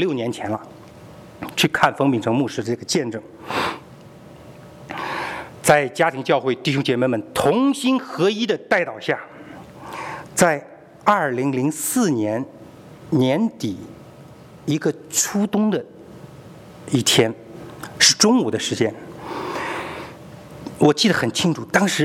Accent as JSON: {"language": "Chinese", "country": "China", "said": "我们大陆人就叫战歌"}